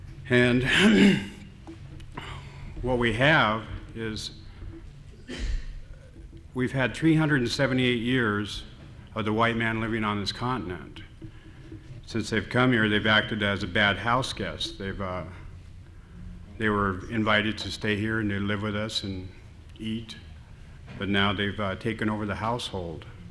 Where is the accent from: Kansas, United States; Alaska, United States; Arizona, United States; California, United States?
Alaska, United States; I was born and raised in Alaska.